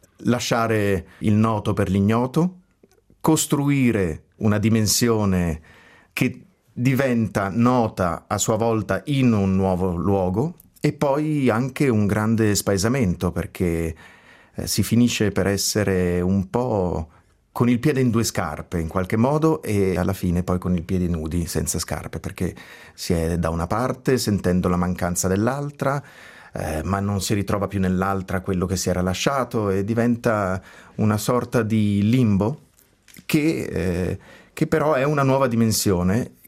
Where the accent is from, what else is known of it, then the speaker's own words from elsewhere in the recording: Ticino, Switzerland; born there; anch'io sono figlio di una migrazione. Sono nato in Ticino, in Svizzera, da una famiglia che vi era emigrata 2 anni prima che io nascessi.